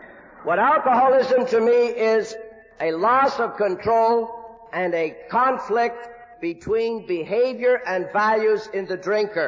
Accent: Montreal, Quebec, Canada; And I grew up in Montreal, Canada

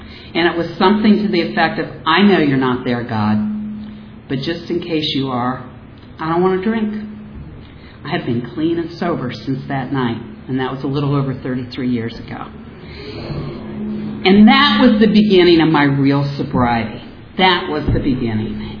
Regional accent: Ohio, United States; because I grew up in Ohio and they have blue laws

